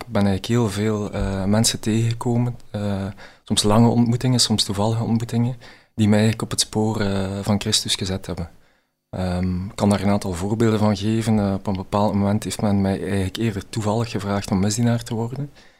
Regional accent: Ghent, Flanders, Belgium; Ik ben een Gentenaar, dat zal uw luisteraars zullen dat wel al ontdekt hebben. Alhoewel mijn beide ouders eigenlijk afkomstig zijn uit West-Vlaanderen.

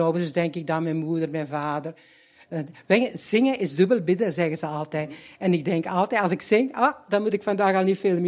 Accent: Herselt, Antwerp, Belgium; Nee, ik ben van Blauwberg, Herselt.

